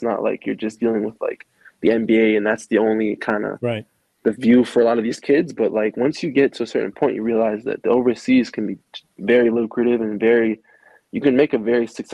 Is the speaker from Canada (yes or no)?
yes; Canada; I'm Canadian and I'm black